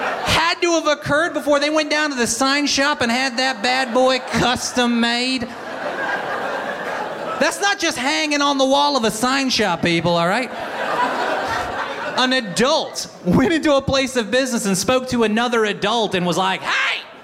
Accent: Atlanta, Georgia, United States; I grew up outside of Atlanta, Georgia.

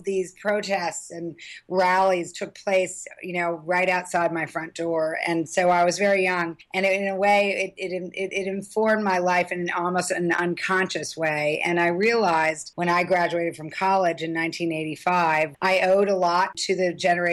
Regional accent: New York City, New York, United States; I grew up on the Upper West Side and Central Park was my playground

